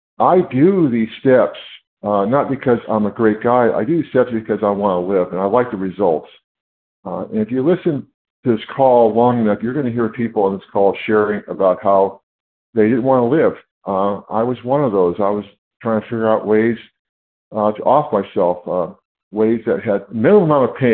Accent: California, United States; I'm from California.

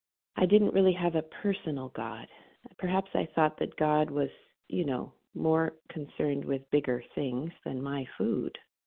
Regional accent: California, United States; from California, gratefully recovered from compulsive overeating and bulimia, one day at a time.

